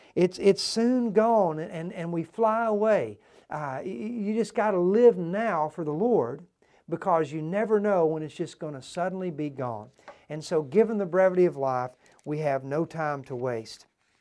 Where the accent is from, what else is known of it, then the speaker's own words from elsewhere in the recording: Kentucky, United States; growing up in Kentucky, there was a mountain that I would hunt on pretty often